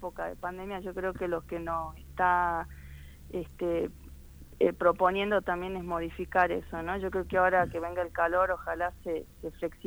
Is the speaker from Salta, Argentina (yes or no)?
yes; Salta, Argentina; acá en Salta, yo soy salteña.